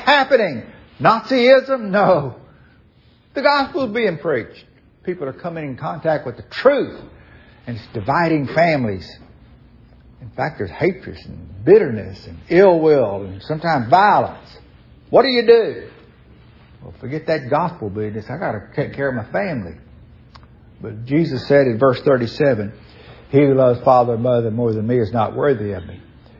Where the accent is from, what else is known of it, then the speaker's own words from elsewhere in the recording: Louisiana, United States; In my case, I'm a Cajun. Here's what Cajuns Louisiana did.